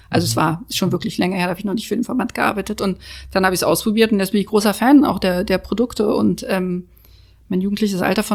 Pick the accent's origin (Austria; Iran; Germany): Germany; Berlin; wir leben hier in Berlin